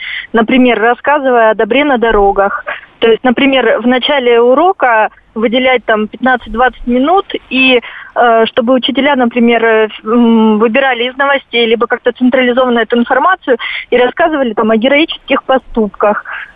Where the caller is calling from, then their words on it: Krasnodar, Krasnodar Krai, Russia; Я звоню из Краснодара.